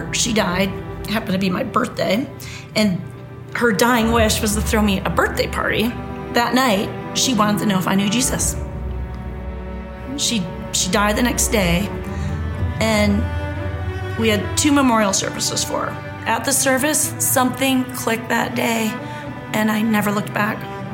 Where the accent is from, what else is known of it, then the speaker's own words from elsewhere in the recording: Michigan, United States; I was growing up in Michigan with a single mom.